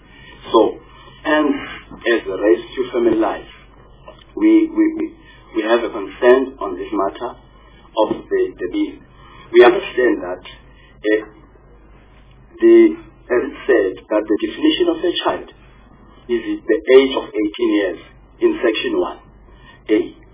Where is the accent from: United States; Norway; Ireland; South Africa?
South Africa; Eastern Cape; I'm from the Eastern Cape